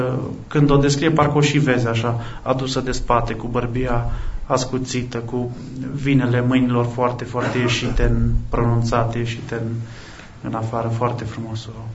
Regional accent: Sibiu, Sibiu County, Romania; now in Cluj-Napoca, Romania; Eu sunt din Sibiu deloc și mai sunt anumite colțuri prin Clujul ăsta pe care nu le cunosc

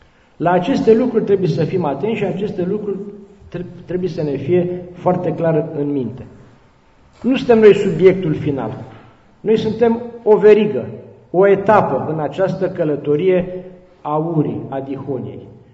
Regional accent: Bucharest, Romania; sunt bucureștean jet pe jet, născut, crescut, copil cu cheia de gât la bloc.

